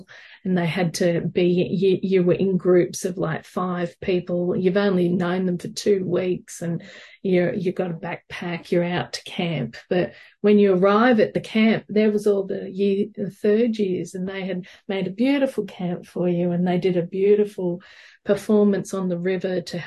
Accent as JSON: {"language": "English", "town": "Cessnock", "region": "New South Wales", "country": "Australia", "tie": "born or raised there", "said": "I was able to set up my own big project back in my hometown of Cessnock"}